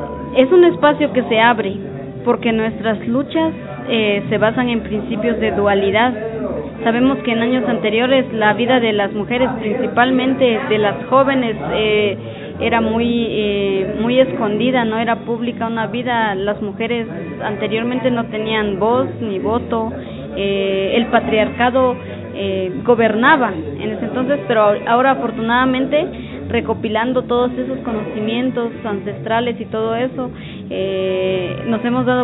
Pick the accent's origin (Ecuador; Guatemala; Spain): Guatemala; Santa Eulalia, Huehuetenango; Soy maya canjopal, soy de Jolomconop o Santa Eulalia de la Nación Canjopal.